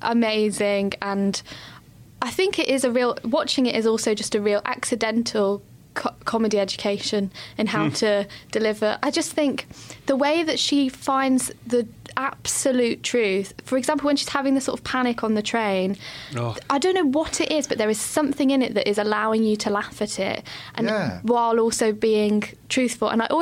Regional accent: United Kingdom; It's really interesting how we, our kind of instinct as human beings is to be really cynical, as British people, to be really cynical

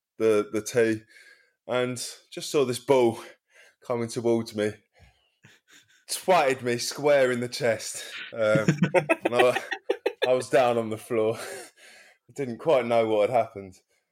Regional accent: Wallington, London, United Kingdom; Like, we came from Wellington, if you know that side, if you come out of Croydon towards Sutton.

